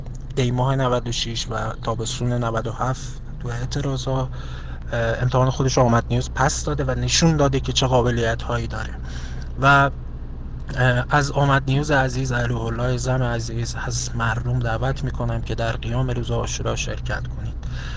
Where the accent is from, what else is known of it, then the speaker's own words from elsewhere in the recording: Iran; من به عنوان یک ایرانی صلاح و ترجیحم اینه